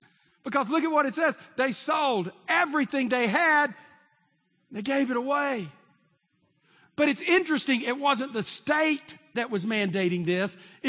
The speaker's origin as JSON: {"language": "English", "region": "Texas", "country": "United States", "tie": "born or raised there", "said": "I grew up in East Texas, and I remember going to seminary when they talked about women."}